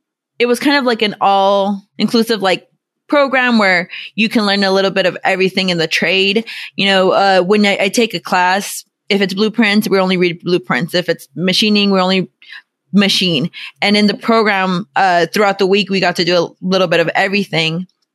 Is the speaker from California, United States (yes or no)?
yes; California, United States; I am from the San Fernando Valley.